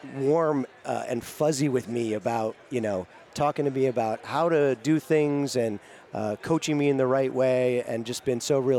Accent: East Coast, United States; Growing up on the East Coast, I was an All-American, so I remember going with my dad.

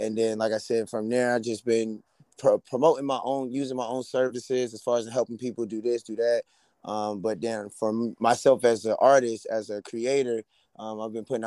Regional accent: Brooklyn, New York, United States; also born or lived in Charlotte; I'm an Aries from Brooklyn by way of Charlotte.

